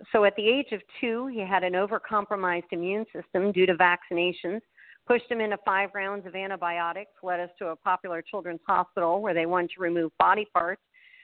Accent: New York, United States; now in Florida, United States; No, I'm originally from New York.

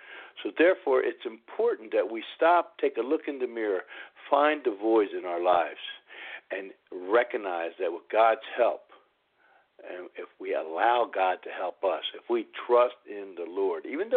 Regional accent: Philadelphia, Pennsylvania, United States; Well, I'm from a little town over there called Philadelphia.

